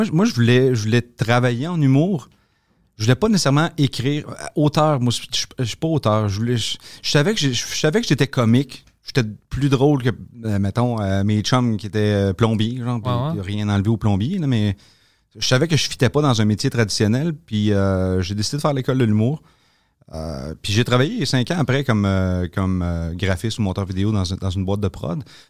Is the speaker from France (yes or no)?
no; Shawinigan, Quebec, Canada; Moi, je suis de Shawinigan, mais j'avais commencé à travailler à Montréal après l'école de l'humour.